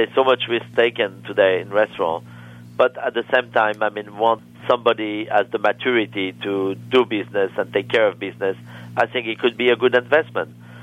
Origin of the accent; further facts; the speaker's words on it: New York City, New York, United States; I mean, for me, I'm a New Yorker, and I need to see my neighborhood.